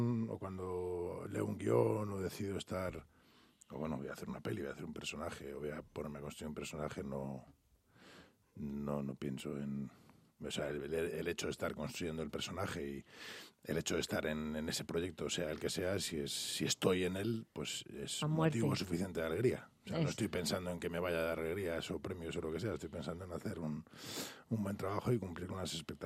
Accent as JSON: {"language": "Spanish", "town": "Guadarrama", "region": "Community of Madrid", "country": "Spain", "tie": "born or raised there", "said": "Yo vivo, de hecho, mi casa pertenece a Guadarrama, ya. Yo vivo, es mi pueblo, es el pueblo en el que crecí en el 76"}